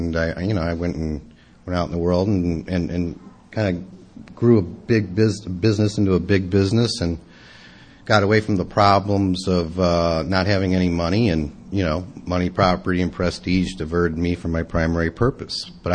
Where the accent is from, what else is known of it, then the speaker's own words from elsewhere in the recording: Chicago, Illinois, United States; now in California, United States; Yeah, I'm originally from Chicago. I was sharing with one of the young men over there earlier that I'm from Rush Street, Chicago as well. I grew up there in the red light district, and I got here in December of 1985.